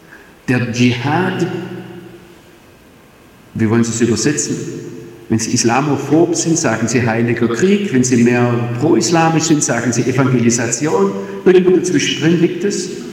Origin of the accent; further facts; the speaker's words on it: Germany; Bei uns in Deutschland gab es sowas, glaube ich, nur in der DDR.